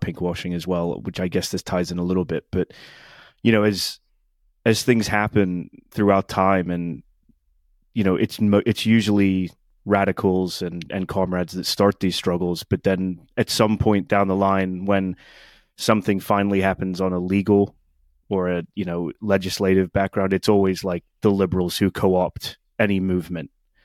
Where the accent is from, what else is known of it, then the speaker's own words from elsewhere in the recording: England, United Kingdom; moved away; Despite what Nick said, I think I've lost my accent. So I am originally from England.